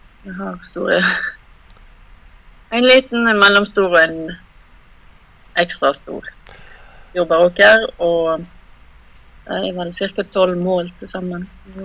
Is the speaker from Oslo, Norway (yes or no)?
no; Bergsdalen, Vestland, Norway; Jeg har vokst opp her i Bergsdalen, og vi var jo over 120 kanskje.